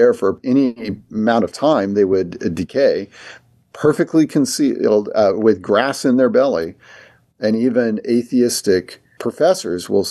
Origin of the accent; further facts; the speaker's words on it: Sonora, California, United States; I grew up in Sonora, California, just on the other side from you.